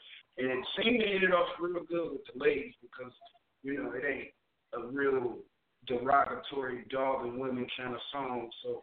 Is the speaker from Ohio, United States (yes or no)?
yes; Cleveland, Ohio, United States; My hometown. You know, so I've been wanting to really do. Management told me that I need to go back home and I need to start doing more shows back in Cleveland.